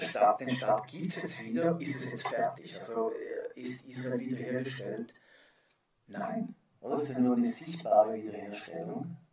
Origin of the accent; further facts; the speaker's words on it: Switzerland; Finde ich ganz wichtig, dass wir das wissen als Schweizer.